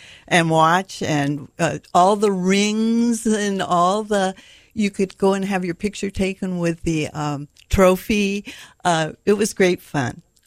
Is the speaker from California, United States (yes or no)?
yes; Culver City, California, United States; also born or lived in Fillmore, California; I grew up in Southern California. Culver City, L.A. I lived in three different homes in the L.A. area.